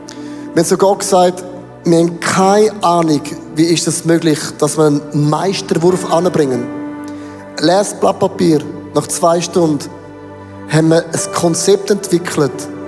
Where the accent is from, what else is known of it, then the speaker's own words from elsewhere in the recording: Switzerland; Neben den Deutschen sind wir Schweizer Latinos.